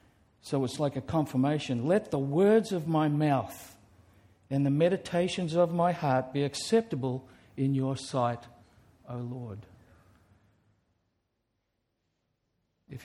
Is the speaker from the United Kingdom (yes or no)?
no; Australia; Well, that's just like saying I'm an Australian. I live here.